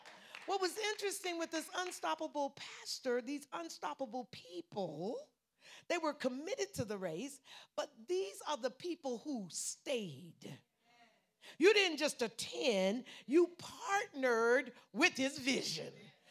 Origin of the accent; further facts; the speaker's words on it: Savannah, Georgia, United States; me and John were brothers and sisters growing up in West Savannah, in Savannah, Georgia.